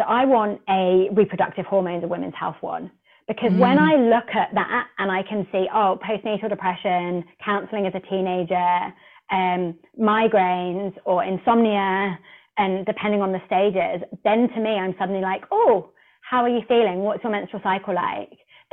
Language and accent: English; Hawke's Bay, New Zealand; so I'm from Hawke's Bay.